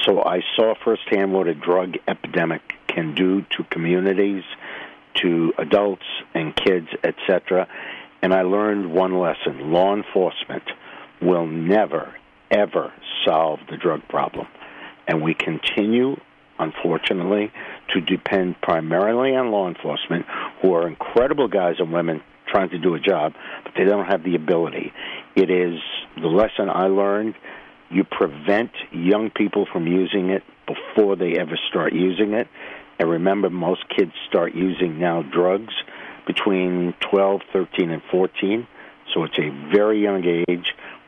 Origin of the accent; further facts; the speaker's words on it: Rhode Island, United States; I grew up in Rhode Island, so I'm very familiar and very close to Connecticut.